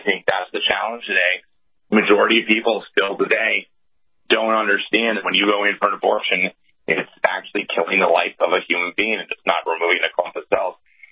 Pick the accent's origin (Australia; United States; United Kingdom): United States; Northeast; I mean, I'm 45 years old, and I grew up in the Northeast